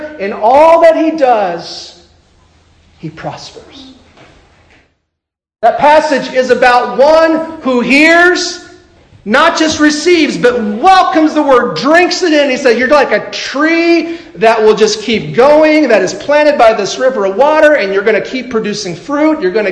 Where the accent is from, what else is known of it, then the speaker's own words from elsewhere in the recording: Indiana, United States; I'm from Indiana. Basketball's big in Indiana.